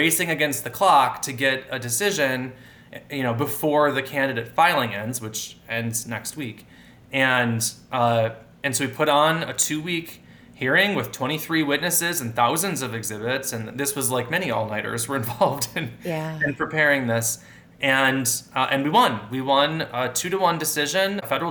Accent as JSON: {"language": "English", "region": "Wisconsin", "country": "United States", "said": "I am from Wisconsin, so I have to be."}